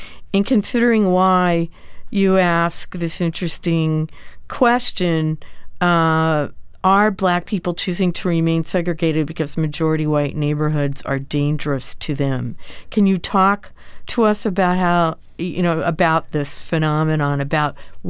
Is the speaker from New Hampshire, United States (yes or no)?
no; Indianapolis, Indiana, United States; there was a lot of prejudice against Jews and when I was growing up in Indianapolis.